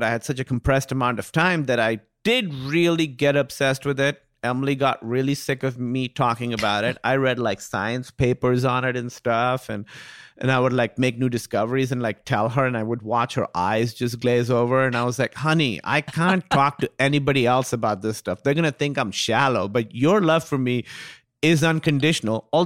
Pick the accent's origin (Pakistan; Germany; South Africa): Pakistan; And, you know, being Pakistani, like it's in so much of our food.